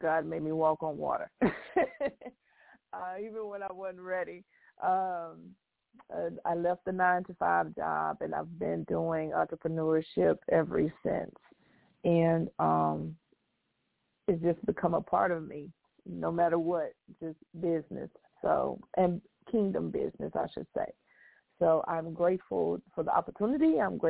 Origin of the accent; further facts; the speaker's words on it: Texas, United States; Well, I am from Texas, the great state of Texas.